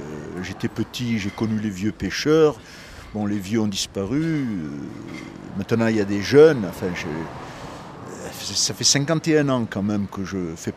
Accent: La Galite, Bizerte, Tunisia; moved away; si on est originaire de Tunisie, on était sur une île à la Galite

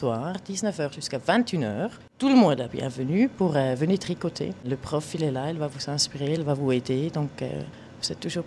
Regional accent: Switzerland; now in Paris, France; moi je suis Suisse, donc pour nous c'est logique qu'on l'apprend à l'école. Donc, on est arrivé en France, à Paris

